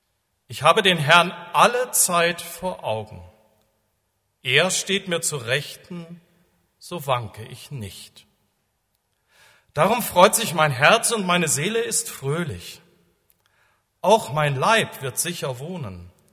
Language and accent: German; Rhineland, Germany; als ich ein kleiner Junge war, bin ich gerne mit meinem Vater auf die Kirmes, so hieß das bei uns im Rheinland